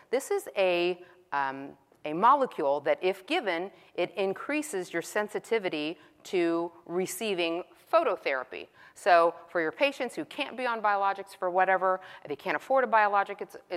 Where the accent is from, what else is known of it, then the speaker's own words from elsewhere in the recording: Texas, United States; I speak really fast. I'm from Texas.